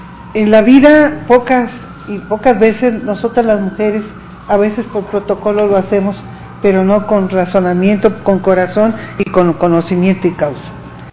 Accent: Nayarit, Mexico; Hemos sentido allá en lo recóndito de los municipios y del estado de donde yo soy, Nayarit

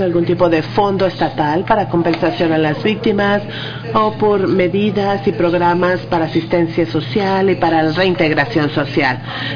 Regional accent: Ireland; Spanish is a second language; Ha sido un problema en mi país, por ejemplo, en Irlanda

